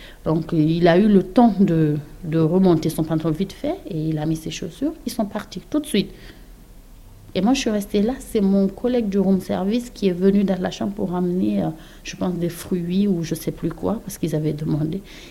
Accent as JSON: {"language": "French", "country": "Guinea", "said": "je lui ai dit que je venais de la Guinée, que j'étais africaine."}